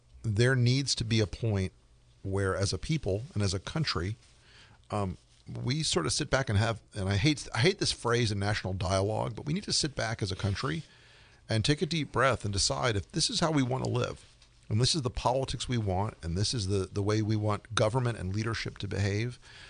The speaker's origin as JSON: {"language": "English", "country": "United States", "said": "As a Republican, I'm disgusted. As a conservative, I'm repulsed. As an American, I'm just exhausted."}